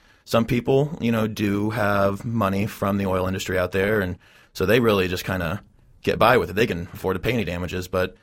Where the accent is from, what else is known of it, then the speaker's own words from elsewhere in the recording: Oklahoma City, Oklahoma, United States; Well, first of all, I grew up in Oklahoma City, in the Oklahoma City area. I went to school in Norman for my undergrad and master's.